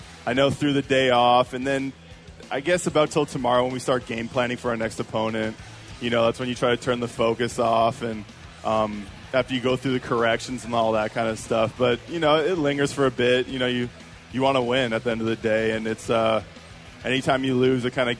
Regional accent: Canada

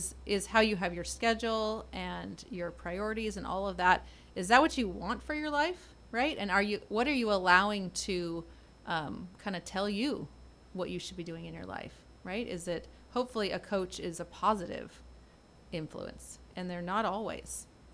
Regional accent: Fresno, California, United States; And I love Fresno Unified. I grew up in Fresno Unified. My dad was on the school board.

